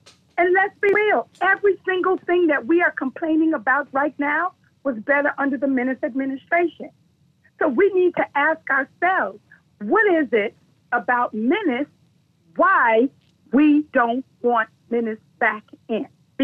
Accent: United States; Like I said earlier, as an American, I refuse to believe that America voted for a racist.

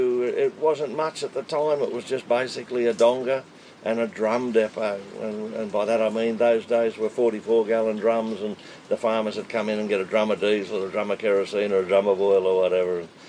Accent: Australia; no, I'm Australian, I'm the Ampol man of Capella and of Central Queensland

